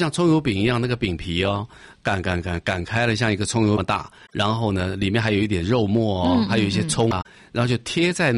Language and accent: Chinese; Taiwan; 我们台湾这边